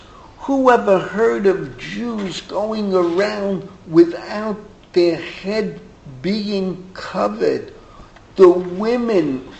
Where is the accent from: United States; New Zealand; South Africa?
United States; The Bronx, New York; I grew up in the Bronx.